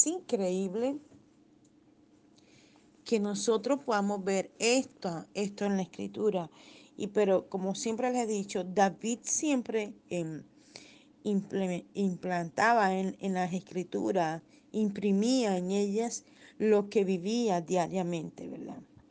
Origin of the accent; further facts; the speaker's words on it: Colombia; born there; Y claro, Colombia, mi tierra querida, donde Dios me permitió nacer y servirle.